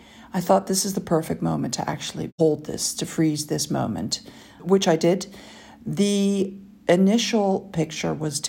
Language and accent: English; Amsterdam, North Holland, Netherlands; it was taken on a trip from Amsterdam, my hometown, to England to visit my siblings.